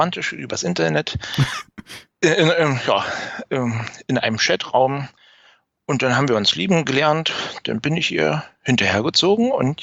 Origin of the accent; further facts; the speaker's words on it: Berlin, Germany; Also ich bin ein waschechter Berliner, also Ecke, Berliner. Ich bin in wunderschönen Reinickendorf, 1982 geboren worden, in Stadtteil Frohnau. Bin in Märkischen Viertel zur Schule gegangen